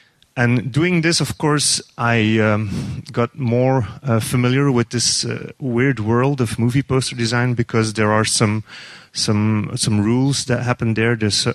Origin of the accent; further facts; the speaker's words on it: Belgium; English is a second language; I started originally on the Belgian blog because I'm from Belgium. That's why my accent is sometimes a little funny.